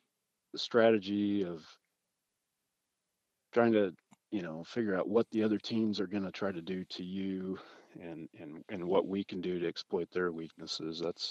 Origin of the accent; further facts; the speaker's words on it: Audubon, United States; So it's always been a big game for me just because I'm from Audubon.